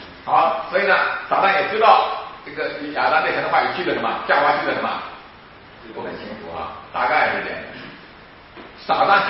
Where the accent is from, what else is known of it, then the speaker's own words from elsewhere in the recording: China; 所以这就是我们中国人所谓的算命啊